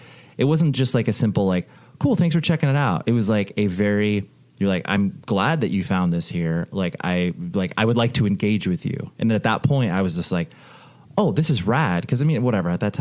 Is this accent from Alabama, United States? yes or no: no; Las Vegas, Nevada, United States; now in Southern California, United States; hey, I play in a band in Southern California and I got these and I'm from Vegas and I really like you guys.